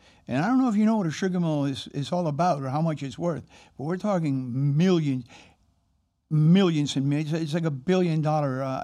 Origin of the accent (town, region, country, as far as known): Miami, Florida, United States; born or raised there; also born or lived in Havana